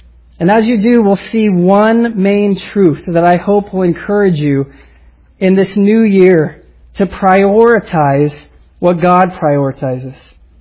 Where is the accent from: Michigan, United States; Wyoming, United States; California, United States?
California, United States; Cottonwood; now in Vallejo, United States; as a kid growing up in Cottonwood, I never thought I would live in the Bay Area.